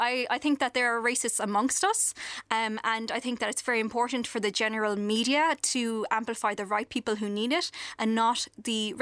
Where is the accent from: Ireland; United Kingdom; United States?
Ireland; Tralee, Munster; Oh, I'm from Kerry.